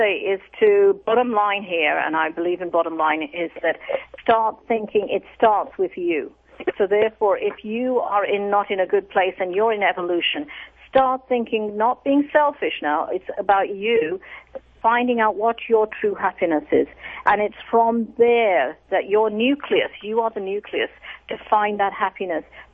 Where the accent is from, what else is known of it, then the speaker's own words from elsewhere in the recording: England, United Kingdom; You know, I grew up in England.